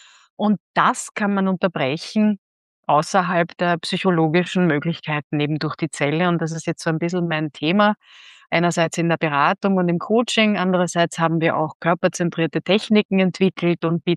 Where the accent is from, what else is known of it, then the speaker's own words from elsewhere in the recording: Sicily, Italy; mein Vater Tscheche war und ich bin in Sizilien groß geworden die ersten Jahre, weil da hat meine Eltern gerade dort unten gewohnt. Und dann eben immer wieder nach Tschechien.